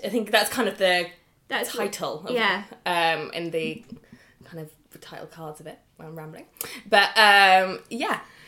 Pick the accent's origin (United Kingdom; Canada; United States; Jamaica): United Kingdom; Which probably seems a bit crazy to us as lucky British systems with the NHS.